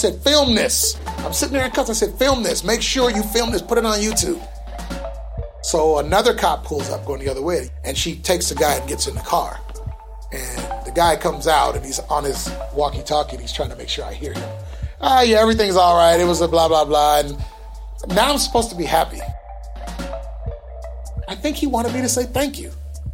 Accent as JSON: {"language": "English", "town": "Seattle", "region": "Washington", "country": "United States", "tie": "born or raised there", "said": "born and raised in C-Town. I lived in every project there was except Yesler Terrace."}